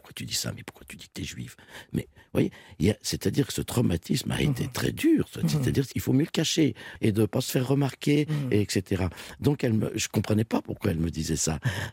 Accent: Drancy, Île-de-France, France; born there; Oui, bon, ben voilà, je suis né à Drancy.

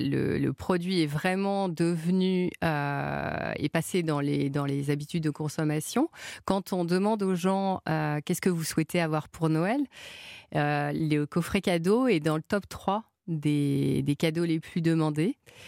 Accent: Grignan, Auvergne-Rhône-Alpes, France; Je suis d'accord, je suis de Grignan.

